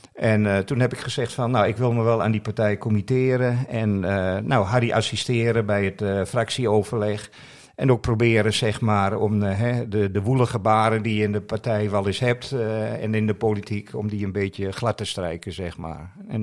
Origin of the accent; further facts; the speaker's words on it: Enschede, Overijssel, Netherlands; ik ben in Enschede geboren, naast het Diekmanstadion.